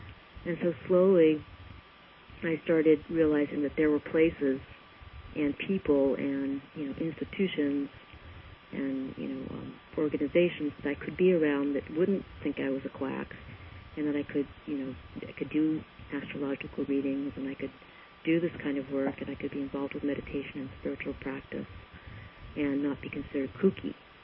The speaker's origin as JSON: {"language": "English", "region": "East Coast", "country": "United States", "tie": "born or raised there", "said": "I was raised on the East Coast, and I went to conservative schools, and my father was kind of a Greek version of Horatio Alger."}